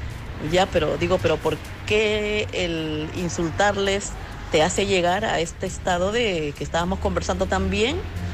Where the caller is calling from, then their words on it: Madrid, Community of Madrid, Spain; de Madrid.